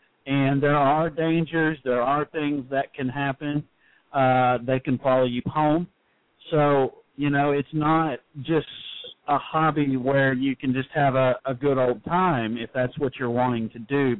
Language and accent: English; Athens, Ohio, United States; also born or lived in Wilmington, Ohio; I grew up in Athens. My brother was born there. I was actually born in Wilmington, Ohio, but my parents moved back to Athens.